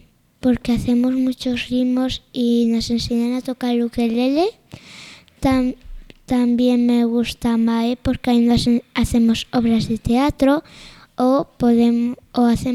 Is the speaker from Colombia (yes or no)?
no; Alcobendas, Community of Madrid, Spain; born there; Nací en Alcobendas, en el centro de salud.